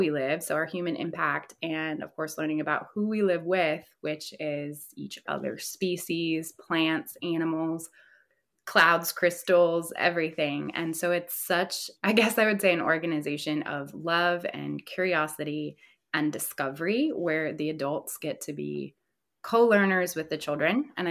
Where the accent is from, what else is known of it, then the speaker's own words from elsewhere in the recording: Pennsylvania, United States; So my husband is from Central Jersey, East Brunswick, but I'm from Western PA. So I'm from like the countryside.